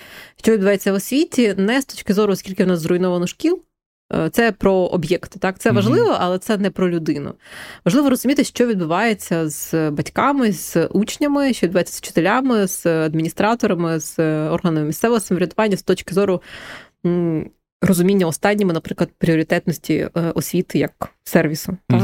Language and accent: Ukrainian; Vinnytsia Oblast, Ukraine; я сама з Вінниччини, мої батьки живуть в Вінницькій області